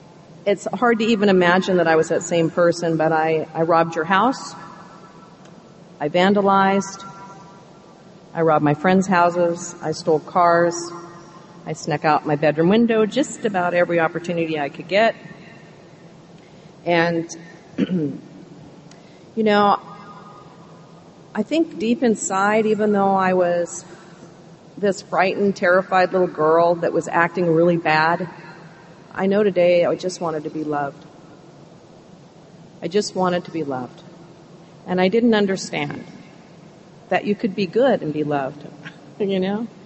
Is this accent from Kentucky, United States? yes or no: no; Alaska, United States; also born or lived in Edmonton, Canada; I was born in Edmonton, Alberta, Canada, and I was adopted when I was 3.5 months old by Americans that were living in Alaska, and they brought me home to be their little girl.